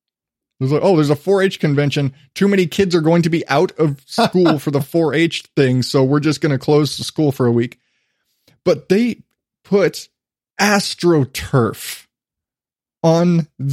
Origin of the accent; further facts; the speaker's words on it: Phoenix, Arizona, United States; also born or lived in Morenci; when I was a kid, I lived in Phoenix, but I was born in Morenci, which is a tiny little mining town in southeastern Arizona